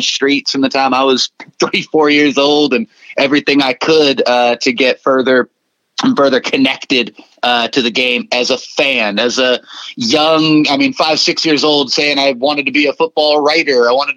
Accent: Watsonville, California, United States; I'm about an hour south where I grew up in Watsonville. And Watsonville is a very complex, unique place.

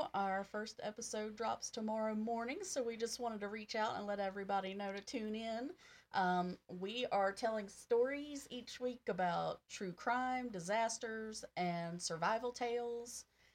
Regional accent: Virginia, United States; We grew up in Virginia. We live in Virginia.

